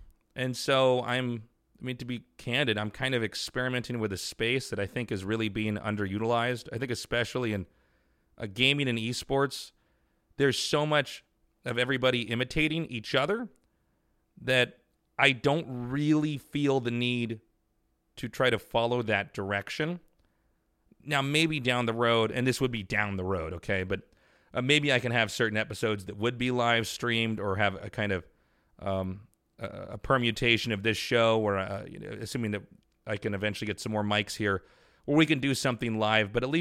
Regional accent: Kansas City, Missouri, United States; For instance, I grew up in Kansas City. I spent most of my life, my young life, in Kansas City.

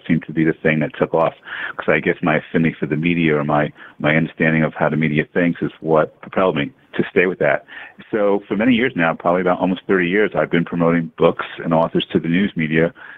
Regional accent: New York City, New York, United States; When I graduated college, I applied, and I grew up in New York City, I applied to every newspaper and media outlet anywhere in the Northeast area

